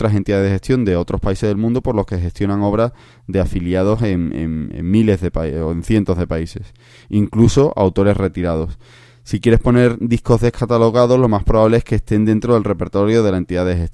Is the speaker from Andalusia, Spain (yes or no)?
yes; Cádiz, Andalusia, Spain; el segundo fin de semana es carnaval en mi tierra, en Cádiz, o sea que estaré por allí